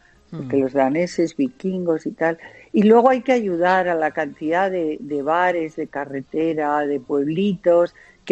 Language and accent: Spanish; Castile and León, Spain; a mí me apetecía León, yo soy leonesa y quería pasar por esas tierras